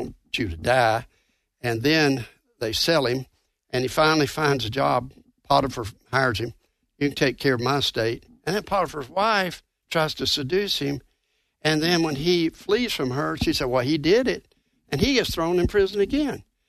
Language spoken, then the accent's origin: English; Georgia, United States; also born or lived in Florida; I was born in Florida, grew up in Georgia.